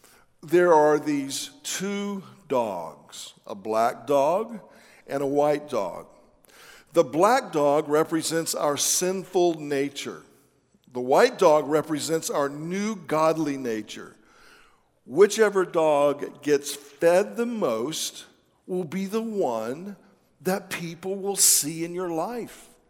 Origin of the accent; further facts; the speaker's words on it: North Carolina, United States; But when I was a little boy growing up in North Carolina, my pastor used to use this illustration